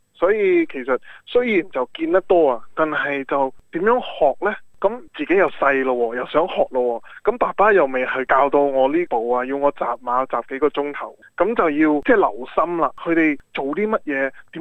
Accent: Australia; 其实呢，我是澳洲出世土生土长的澳洲人

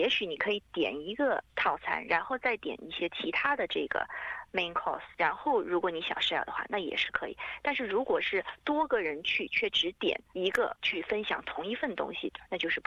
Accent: Japan; Chinese is a second language; 我们日本人叫拉面，其实就是我们说的汤面。

